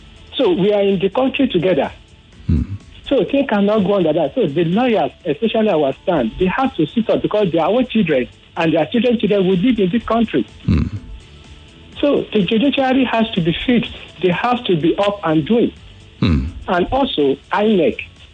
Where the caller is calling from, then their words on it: Ota, Ogun, Nigeria; I'm calling you from Ota.